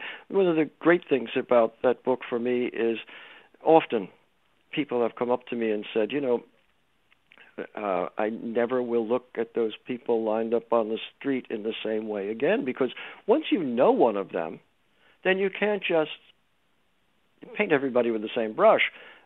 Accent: New York, United States; now in California, United States; So I grew up in New York in a radical left-wing community, and my politics are left-leaning Democrat and have been all my life.

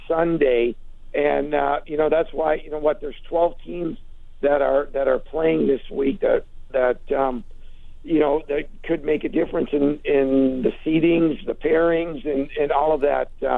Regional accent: Hibbing, Minnesota, United States; He's from my hometown, isn't he?

